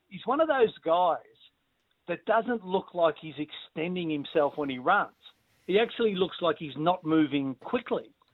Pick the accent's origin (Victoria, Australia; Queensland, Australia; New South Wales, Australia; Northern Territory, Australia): Victoria, Australia; Shepparton; Well, I come from Shepparton